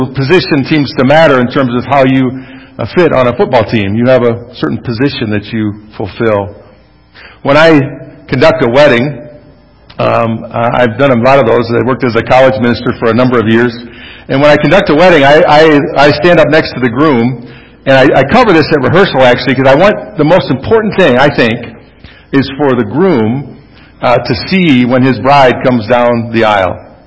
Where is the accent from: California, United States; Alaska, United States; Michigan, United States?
Michigan, United States; Grand Rapids; and I'm from Grand Rapids, and so there's a lot of city lights and various things.